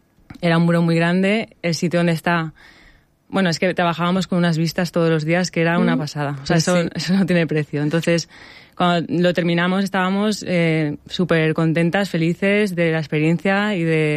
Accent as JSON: {"language": "Spanish", "town": "Monóvar", "region": "Valencian Community", "country": "Spain", "said": "Yo soy de Monóvar."}